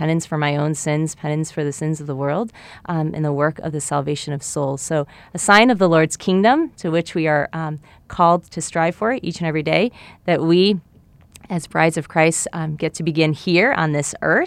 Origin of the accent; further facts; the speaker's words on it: Cleveland, Ohio, United States; I grew up in Cleveland, Ohio, and really integral to my own discernment was a youth group I was involved in high school.